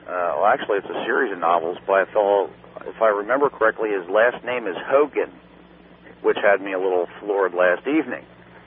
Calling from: Harrisburg, Pennsylvania, United States; I'm calling from Harrisburg, Pennsylvania.

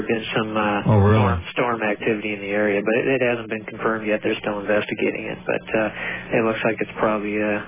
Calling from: Missoula, Montana, United States; Missoula, Montana.

